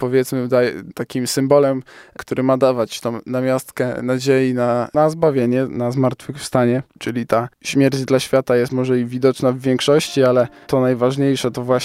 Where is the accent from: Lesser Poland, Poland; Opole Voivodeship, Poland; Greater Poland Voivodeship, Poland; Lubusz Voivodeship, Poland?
Greater Poland Voivodeship, Poland; Koźmin Wielkopolski; ja pochodzę z parafii miejskiej, z parafii w Koźminie Wielkopolskim, świętego Stanisława